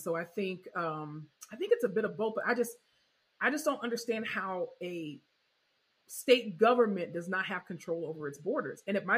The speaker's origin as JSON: {"language": "English", "region": "Florida", "country": "United States", "said": "I think because I am from South Florida, and in South Florida, there is always a group of what I call asylum seekers"}